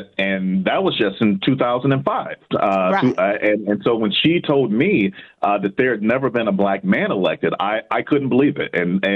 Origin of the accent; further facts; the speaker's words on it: Mississippi, United States; You know, I'm from Mississippi originally. You know, grew up in a small town